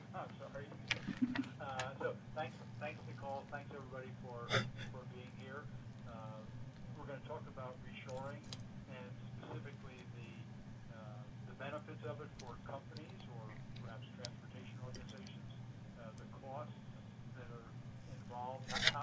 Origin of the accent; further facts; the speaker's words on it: United States; And we since I'm an American, we encourage reshoring